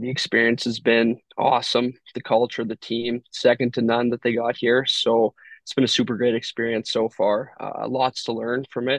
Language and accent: English; Kelowna, British Columbia, Canada; Kazel Ferner, another boy, Kelowna guy from my hometown. I grew up playing